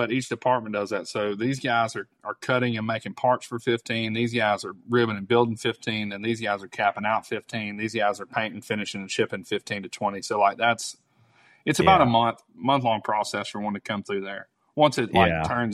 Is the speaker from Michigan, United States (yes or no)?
no; Arkansas, United States; Like, Little Rock was in the conversation. I'm from Arkansas.